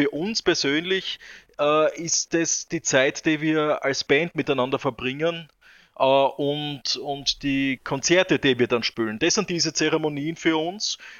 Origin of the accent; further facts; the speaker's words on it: Styria, Austria; wir kommen zwar alle aus der Steiermark, aber ich bin persönlich im Süden aufgewachsen, also lebe im Süden der Steiermark